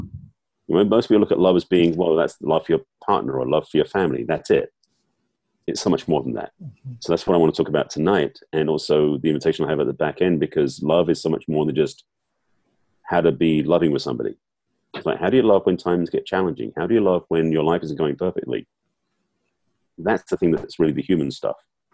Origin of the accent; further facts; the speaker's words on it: England, United Kingdom; I'm actually English. Mm-hmm. And born and raised in English free in a somewhat conservative Jewish family.